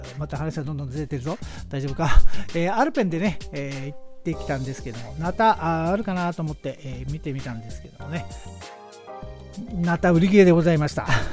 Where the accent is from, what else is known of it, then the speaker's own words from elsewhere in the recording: Yamanashi, Japan; 山梨、地元の山梨では土曜日の9時半からやってるということでございますけども